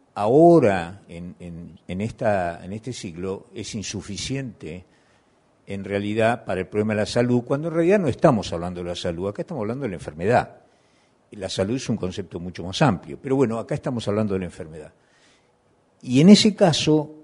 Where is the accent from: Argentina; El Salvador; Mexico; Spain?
Argentina; yo no soy del país, soy argentino